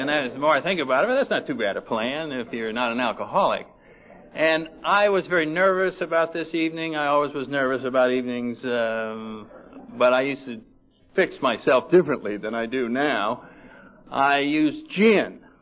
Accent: Connecticut, United States; And I got mine in New England. I'm from Connecticut. I'm a Connecticut Yankee or whatever you call it

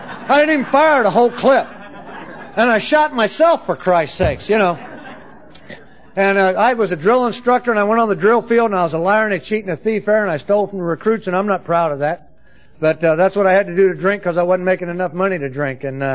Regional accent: Valencia, California, United States; Now, I'm from Valencia, not Hollywood, okay?

